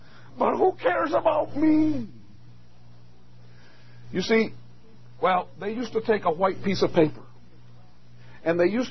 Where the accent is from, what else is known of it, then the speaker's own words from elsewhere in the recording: Cuba; now in United States; I came from Cuba after Fidel Castro, and so we came in the early 1960s. Having come to this country, my parents wanted to give us, well, obviously, opportunity in a land where there was freedom and so on.